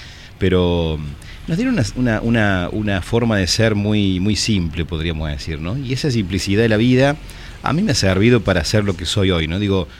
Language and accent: Spanish; Santa María de Punilla, Córdoba, Argentina; born there; Mi papá vive todavía donde es la zona donde yo nací, que es Santa María de Punilla, ahí cerquita de Cosquín, digamos, esa zona de Punilla.